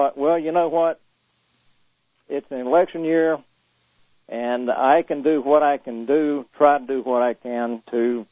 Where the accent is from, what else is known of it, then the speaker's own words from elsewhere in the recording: North Carolina, United States; also born or lived in South Florida; I grew up in North Carolina, and for one reason or another, found my way back here and relocated.